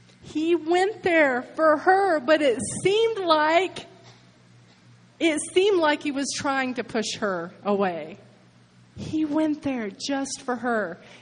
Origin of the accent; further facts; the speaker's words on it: United States; I mean, I know I come from the United States of America, but just because I come from there, that doesn't mean I'm made of money.